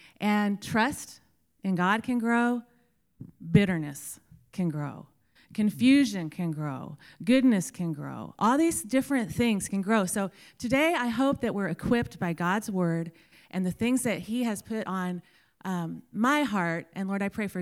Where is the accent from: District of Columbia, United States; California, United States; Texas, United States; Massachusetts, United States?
Texas, United States; But I was from the United States of Texas, so I didn't need to know.